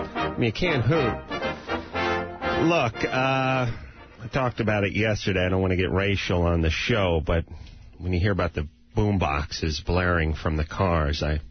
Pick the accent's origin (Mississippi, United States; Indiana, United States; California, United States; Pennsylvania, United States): California, United States; North Hollywood; as a 9-year-old, I didn't know what the levee was because I'm from North Hollywood.